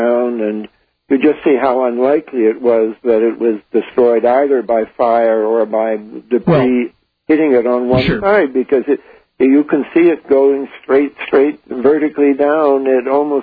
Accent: Canada; I didn't want to be a speaker because I'm a Canadian and I felt Americans should speak out about the war.

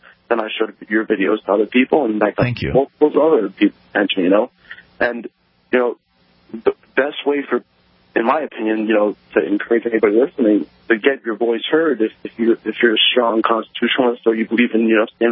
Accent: Connecticut, United States; now in Boston, United States; I'm not from Boston originally, but I'm from Connecticut.

